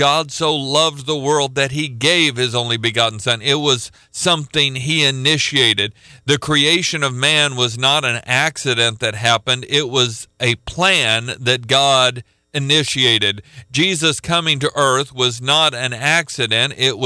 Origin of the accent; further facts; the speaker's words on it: Oklahoma, United States; I was from Oklahoma. She was from Chicago.